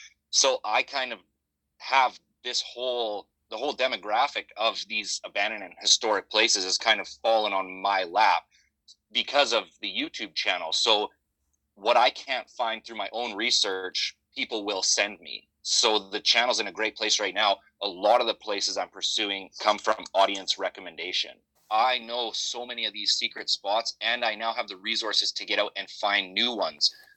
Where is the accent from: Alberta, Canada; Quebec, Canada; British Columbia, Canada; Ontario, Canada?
British Columbia, Canada; Williams Lake; born and raised in Williams Lake, British Columbia, and I am an adventure filmmaker.